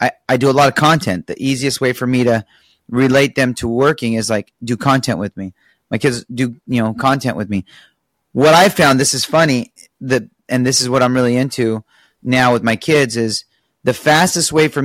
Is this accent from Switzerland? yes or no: no; Cairo, Cairo Governorate, Egypt; now in Newport Beach, United States; I come from Cairo, Egypt, poverty, right?